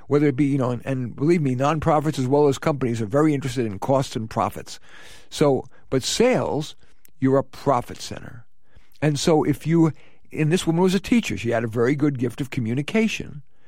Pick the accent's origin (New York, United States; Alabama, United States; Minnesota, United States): New York, United States; And I noticed her New York accent. And of course, I'm from New York.